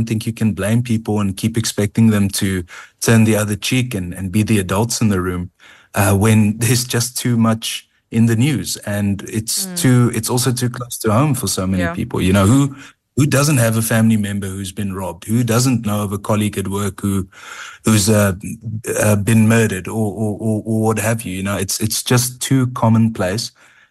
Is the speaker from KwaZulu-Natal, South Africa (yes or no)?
no; Western Cape, South Africa; where I grew up in the Western Cape with poaching syndicates, abalone poaching syndicates